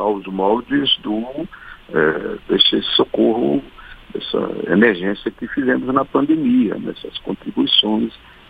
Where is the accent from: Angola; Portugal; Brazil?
Brazil; Terra Alta, Pará; manda para Terra Alta, minha terra natal.